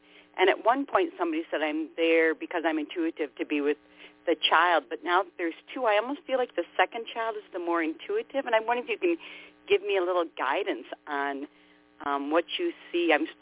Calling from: Minnesota, United States; Minnesota, 6865.

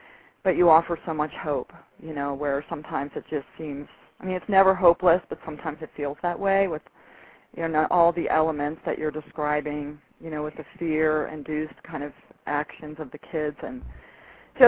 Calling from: Colorado, United States; I'm calling from Colorado.

